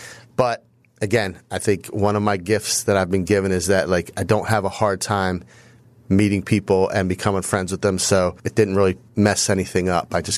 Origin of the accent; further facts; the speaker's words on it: Philadelphia, Pennsylvania, United States; I grew up in Fox Chase in Northeast Philadelphia near the Fox Chase Playground, Eddie Pollock Rec